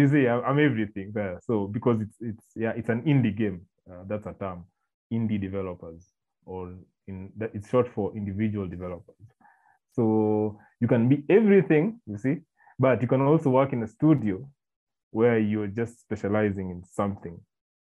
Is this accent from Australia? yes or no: no; Kenya; Some people think I'm from Congo, South Africa, Zimbabwe, Zambezi. But it's Kenyan. I'm a Kenyan.